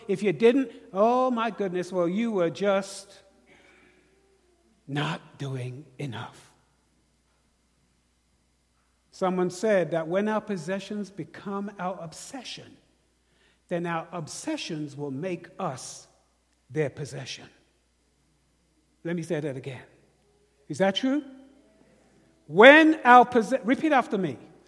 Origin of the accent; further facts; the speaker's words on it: United Kingdom; accent: British; I lived in the southern Alabama with my British accent.